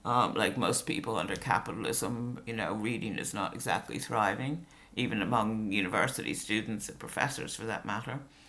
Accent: United States; The whole world I grew up in Cold War America, it was not a true picture of the Soviet Union.

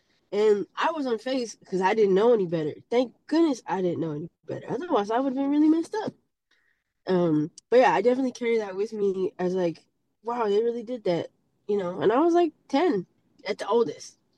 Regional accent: California, United States; also born or lived in Massachusetts; I did a little bit of growing up in Massachusetts up until sixth grade, and then I moved to California and was in the Bay Area, middle school, high school.

